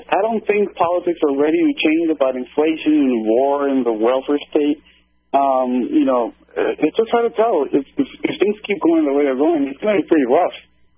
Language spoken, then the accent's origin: English; Peru; back in the late 80s, early 90s, I'm from Peru, so I was there during the time